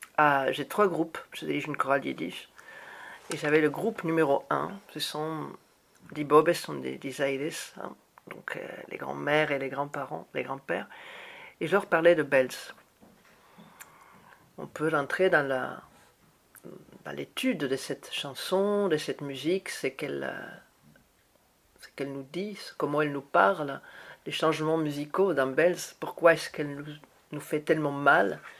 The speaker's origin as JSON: {"language": "French", "region": "Buenos Aires", "country": "Argentina", "tie": "born or raised there", "first_language": "Spanish", "second_language": "French", "said": "Comme tu le sais, je suis née en Argentine."}